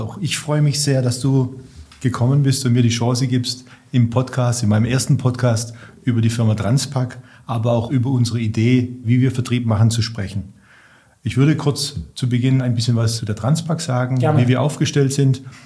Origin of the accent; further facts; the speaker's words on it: Baden-Württemberg, Germany; accent: Swabian; Sie hören es ja unweigerlich in meinem Dialekt, wurde ich dann 40 Jahre alt und dann wird der Schwabe gescheit, sagt man ja so schön.